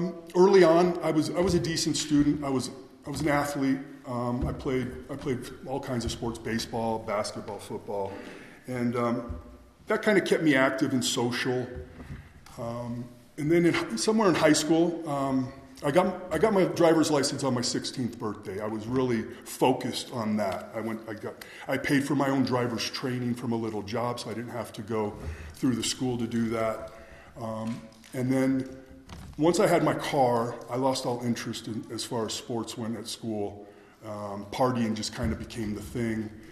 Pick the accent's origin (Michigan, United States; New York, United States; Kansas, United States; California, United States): California, United States; Thousand Oaks; I was born in the Valley. I grew up in Thousand Oaks. I'm not sure you guys know where that is out there.